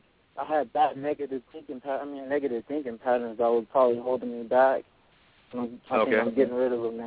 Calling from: Flagstaff, Arizona, United States; I'm calling from Flagstaff, Arizona.

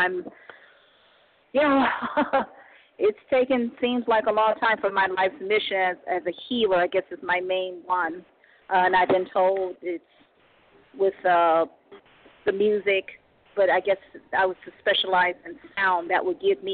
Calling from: Cleveland, Ohio, United States; I'm calling from Cleveland, Ohio.

